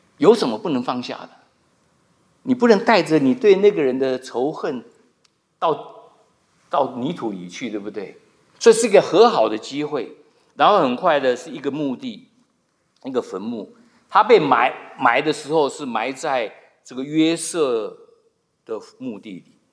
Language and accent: Chinese; China; 我们中国人可能也有这种习惯，跟犹太人一样。